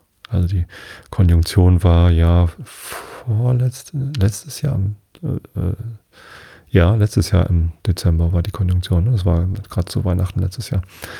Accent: Hamburg, Germany; Ich selbst habe ja mein Leben lang hier in der Umgebung von Hamburg gelebt. Ich bin in Harburg geboren, also im Stadtteil Harburg.

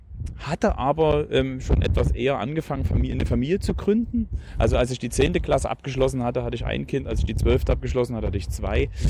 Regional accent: Plauen, Saxony, Germany; born there; Ich bin in Plauen im Vogtland geboren. Komm aus einer kirchlichen Familie

